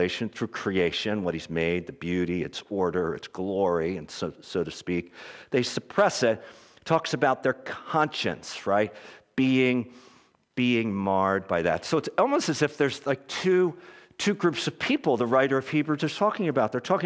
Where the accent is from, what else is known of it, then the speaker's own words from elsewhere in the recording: Philadelphia, Pennsylvania, United States; And I'm from Philly, I'm like, I could use a little more attitude.